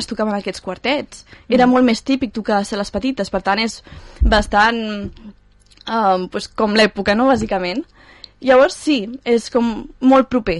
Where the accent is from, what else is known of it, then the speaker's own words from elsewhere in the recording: Gavà, Catalonia, Spain; estem encantades de tocar aquí a Gavà, bueno, és el meu poble tota la vida